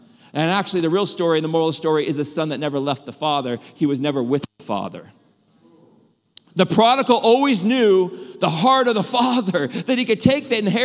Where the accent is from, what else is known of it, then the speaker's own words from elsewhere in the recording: California, United States; I'm a Californian now who's coming to Georgia.